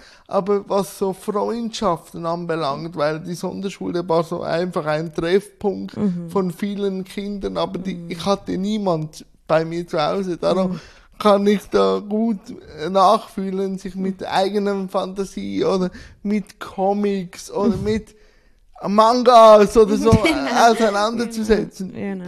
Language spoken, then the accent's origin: German; Schwyz, Switzerland; born there; Ich bin im Kanton Schwyz geboren.